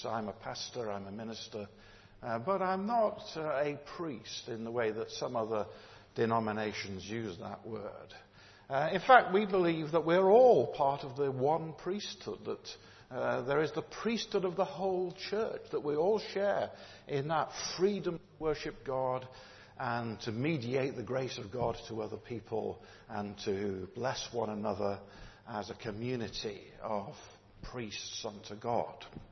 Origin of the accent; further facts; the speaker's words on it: Manchester, North West England, United Kingdom; now in Winsford, United Kingdom; Cheshire, which is where I now live, in a place called Winsford, I was in striking distance of my hometown, which is Manchester.